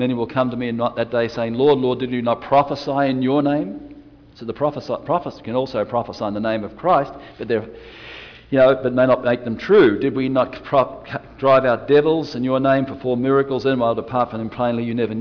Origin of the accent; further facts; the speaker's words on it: Australia; Remember, I'm an Australian. I'm trying to understand an American.